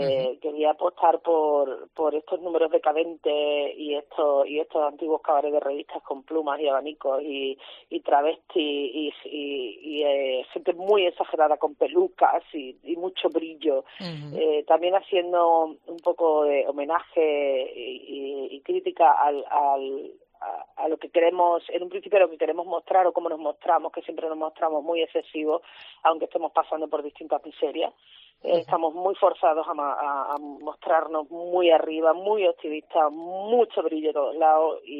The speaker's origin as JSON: {"language": "Spanish", "region": "Andalusia", "country": "Spain", "said": "Sí, somos todos andaluces."}